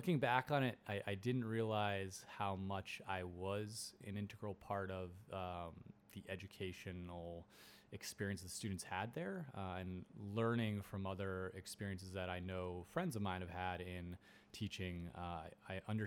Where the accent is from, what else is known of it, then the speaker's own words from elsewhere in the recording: New England, United States; also born or lived in Santa Clara, California; So I am originally from the New England area. Grew up from Parton, Massachusetts, Parton, Rhode Island, and then was able to head out to California to do my undergraduate experience.